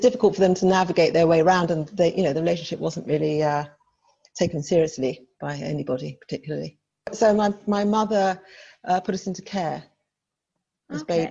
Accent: London, United Kingdom; born there; I was born in Hackney, London, Hackney Hospital.

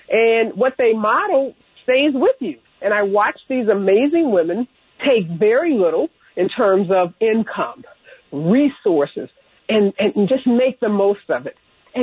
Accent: Midwest, United States; I think being a Midwesterner is just stuck with me.

